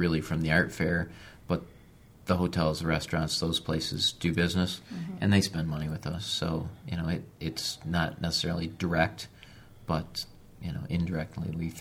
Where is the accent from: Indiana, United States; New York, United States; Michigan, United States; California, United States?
Michigan, United States; Ann Arbor; now in Dexter, United States; I live in Dexter now, but I grew up in Ann Arbor as well.